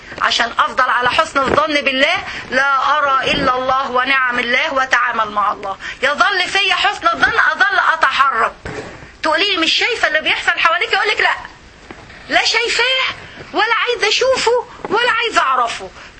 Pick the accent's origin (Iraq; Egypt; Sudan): Egypt; now in United States; احنا مصريين وانتو سوريين وانتو فلسطينيين